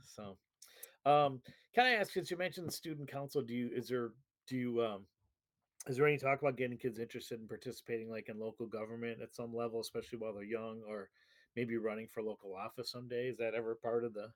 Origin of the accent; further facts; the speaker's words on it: Orchard Park, New York, United States; I grew up outside of Buffalo in Orchard Park.